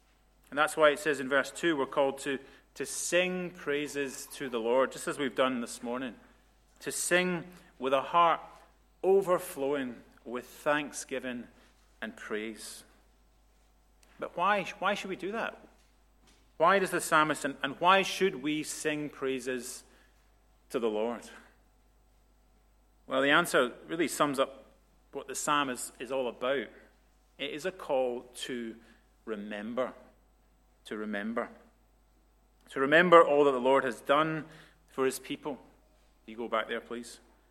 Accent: Scotland, United Kingdom; I'm Scottish

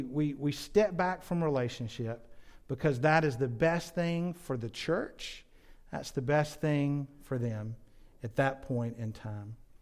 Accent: California, United States; born there; So I was born in California, and so Grandma and Grandpa lived in California.

